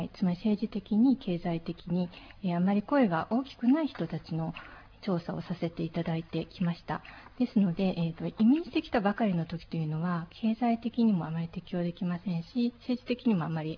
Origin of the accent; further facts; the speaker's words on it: Kanagawa, Japan; also born or lived in Fukushima; 父の仕事の関係で福島県に5歳までおりまして、はい、さらに神奈川県に移動しまして、はい、ずっと神奈川で育ちました。